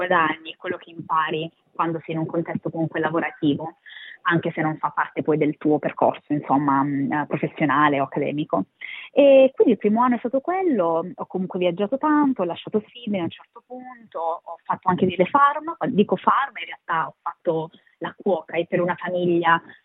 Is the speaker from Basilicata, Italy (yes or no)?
yes; Basilicata, Italy; moved away as an adult; also born or lived in Varese; Io sono della provincia di Potenza, un piccolo paesino nella Basilicata, e i miei genitori vivono ancora lì. Io però ho fatto l'università a Varese, quindi a 18 anni, quasi 19, sono andata via, mi sono trasferita a Varese.